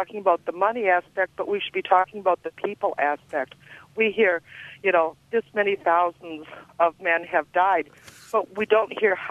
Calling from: Eau Claire, Wisconsin, United States; Hi. Okay, I'm from Eau Claire, and I'm calling

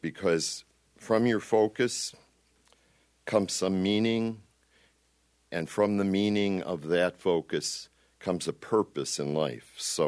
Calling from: Sullivan, Wisconsin, United States; from Sullivan, Wisconsin

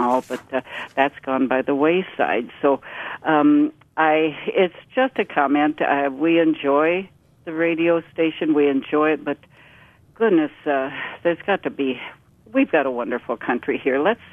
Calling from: Wisconsin Rapids, Wisconsin, United States; I'm calling from Wisconsin Rapids, and we have, of course, a downturn with the paper industries up here.

